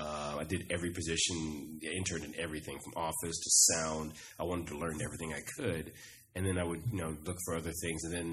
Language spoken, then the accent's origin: English; Irving, Texas, United States; also born or lived in Grand Prairie; But I grew up in Irving and Grand Prairie, and so it was really funny.